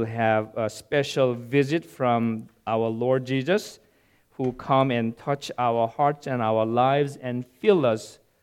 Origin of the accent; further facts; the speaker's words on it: Seoul, South Korea; Growing up in the Seoul, Korea, and with the same altitude like Boston, I enjoyed the four seasons, distinct four seasons in Korea